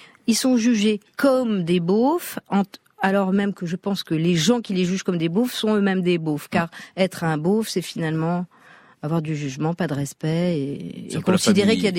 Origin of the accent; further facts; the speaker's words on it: Verdun, Grand Est, France; born there; accent: Meuse; now in Paris, France; j'ai l'accent de la Meuse naturellement, puisque je l'avais avant de venir à Paris. Voilà, à Bar-le-Duc, Verdun, je suis née à Verdun.